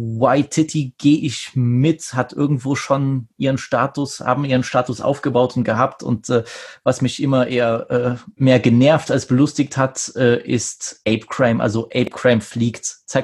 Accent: Poland; Ich als Pole

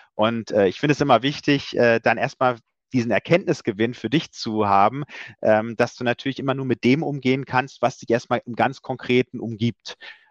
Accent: Germany; Ich komme ja auch aus dem Südwesten, also aus dieser Ecke.

